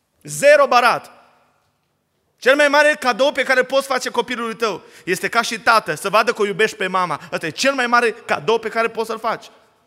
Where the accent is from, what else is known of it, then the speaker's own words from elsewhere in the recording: Oradea, Bihor County, Romania; Eu sunt din Oradea